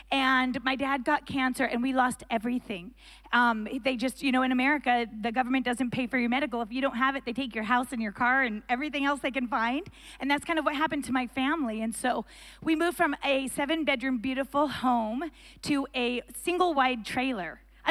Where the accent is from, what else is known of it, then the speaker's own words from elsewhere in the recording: Pacific Northwest, United States; I was raised in the Pacific Northwest, and my family, for vacation, my dad used to be a Marine.